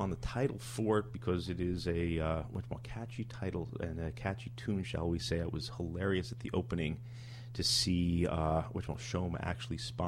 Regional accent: United States; I'm actually American, so my idea of government is even more frightening than yours.

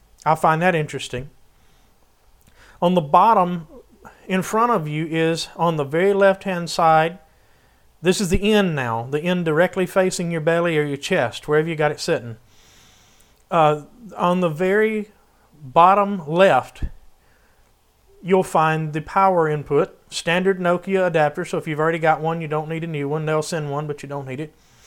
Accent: Hoover, Alabama, United States; accent: southern; Mr. Mosen loves my southern accent. … from Hoover, Alabama.

